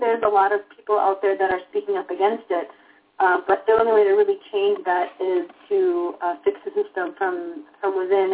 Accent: Minneapolis, Minnesota, United States; And, you know, I don't have an accent or anything like that. So I'm just from Minneapolis, Minnesota.

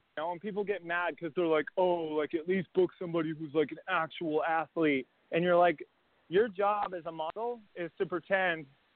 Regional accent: Massachusetts, United States; And I'm from Massachusetts.

